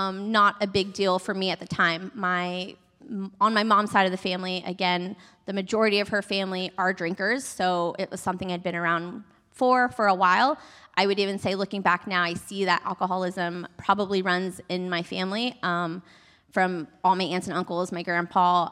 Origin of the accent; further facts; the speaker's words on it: Texas, United States; I am from Texas, born and raised, as the video mentioned.